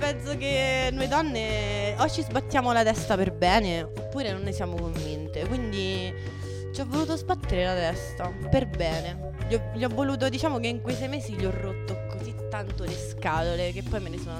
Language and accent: Italian; Cassino, Lazio, Italy; È vero, io sono di Cassino.